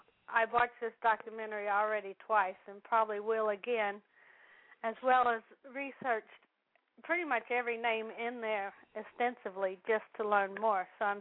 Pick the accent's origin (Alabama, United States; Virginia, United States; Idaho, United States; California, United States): Alabama, United States; also born or lived in Mississippi; now in Tennessee, United States; I was born in Mississippi, raised in Alabama, and now live in Tennessee.